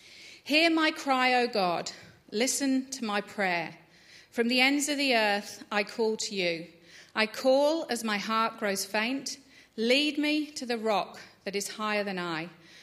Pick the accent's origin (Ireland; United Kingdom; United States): United Kingdom; Layer de la Haye, East of England; I was brought up in England. Do anyone guess that one? I grew up in this beautiful, quintessential English village with a very French name, because it was from the Norman Conquest back in 1066, called Laye de la Haye.